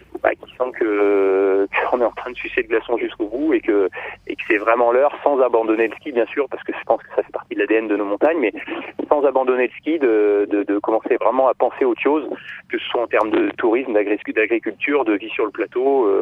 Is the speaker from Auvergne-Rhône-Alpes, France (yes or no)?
yes; Auvergne-Rhône-Alpes, France; born there; maintenant ma vie se passe en quasi-totalité en montagne, mais je ne suis pas né en montagne, je suis né en Ardèche.